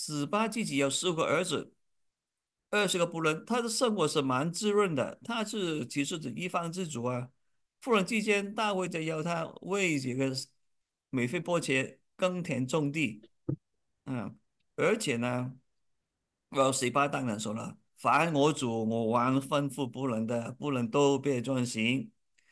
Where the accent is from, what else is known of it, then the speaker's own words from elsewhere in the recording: China; 那我们中国人不是说吗？父是英雄儿好汉吗？